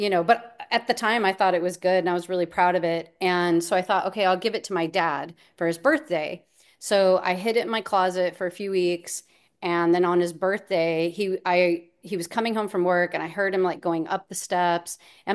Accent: Hawaii, United States; in Hawaii.

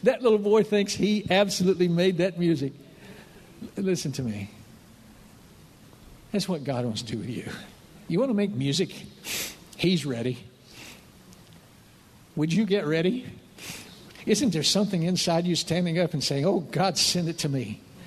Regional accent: West Virginia, United States; I'm from West Virginia, folks. We don't play much classical music there in the hills.

